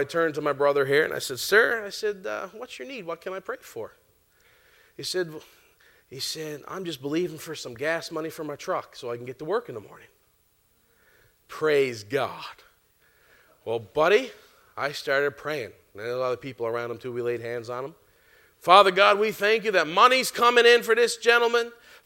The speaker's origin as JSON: {"language": "English", "country": "Canada", "said": "You know, we're from Canada."}